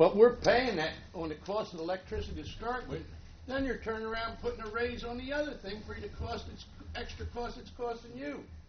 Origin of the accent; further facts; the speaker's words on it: Wilmington, Delaware, United States; I come from New Castle County, Wilmington, and we paid it every quarter.